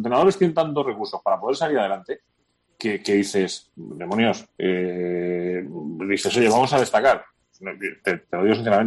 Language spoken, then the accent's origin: Spanish; Almería, Andalusia, Spain; por una cuestión de afectividad, de cariño y de paisanaje, a mí me encantaría que ganase Almería.